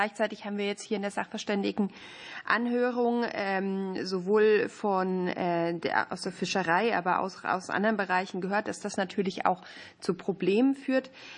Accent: Konstanz, Baden-Württemberg, Germany; also am Bodensee. Da komme ich auch her, nicht aus Langenargen, sondern aus Konstanz.

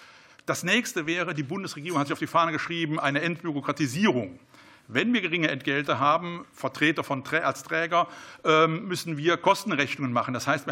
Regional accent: Rhineland, Germany; Auch ich komme aus dem Rheinland und wir haben da so ein schönes Karnevalslied.

